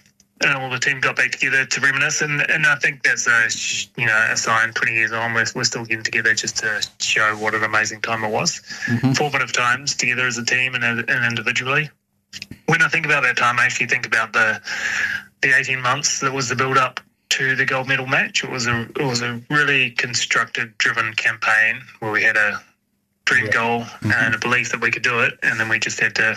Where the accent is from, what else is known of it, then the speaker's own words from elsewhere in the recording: Southland, New Zealand; now in Auckland, New Zealand; I grew up in Southland, yeah. Very much still part and parcel of what shaped me and who I am. Growing up on a farm out in the Catlins. Mm-hmm. But I've been in Auckland long enough that with the announcement last week, they listed me as Auckland